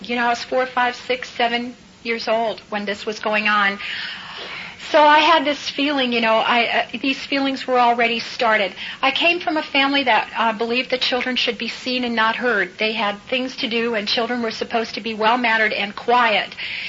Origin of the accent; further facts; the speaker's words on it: Chicago, Illinois, United States; born there; I was born in Chicago, Illinois